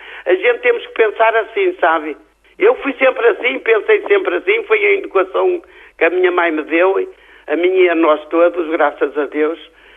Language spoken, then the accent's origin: Portuguese; Barcelos, Braga, Portugal; Eu gosto muito da minha terra, muito. Tenho muito orgulho em ser de Barcelos, muito.